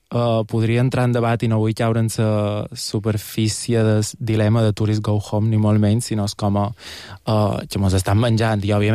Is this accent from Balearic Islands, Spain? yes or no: yes; Porto Colom, Balearic Islands, Spain; Soc de Porto Colom i vaig molt a Sallà